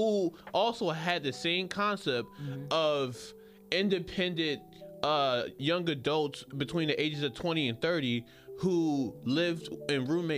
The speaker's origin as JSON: {"language": "English", "town": "New York City", "region": "New York", "country": "United States", "said": "And then my thing is, too, I'm from New York City."}